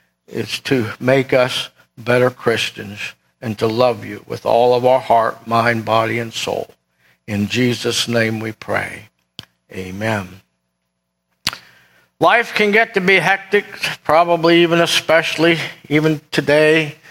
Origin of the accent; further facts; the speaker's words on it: United States; I love America. I'm glad I'm American.